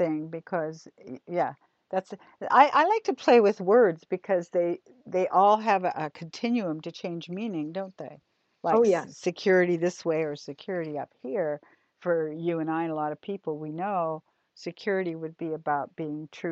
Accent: Canada; now in United States; I'm from Canada

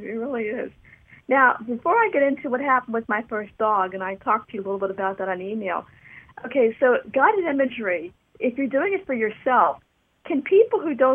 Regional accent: Pittsburgh, Pennsylvania, United States; Okay, so we're both from Pittsburgh, and we've established that in the past. We went to the same freaking high school.

